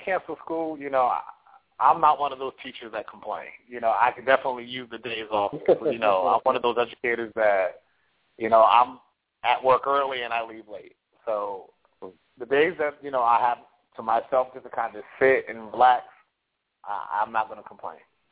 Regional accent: New Haven, Connecticut, United States; So, you know, I am originally from New Haven, and New Haven is one of the cities that has the highest income inequality.

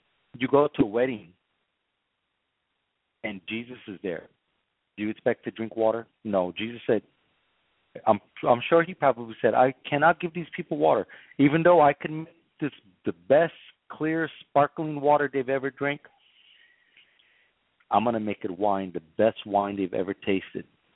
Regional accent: California, United States; and no winery, and I'm from Napa Valley, ever made wine like this.

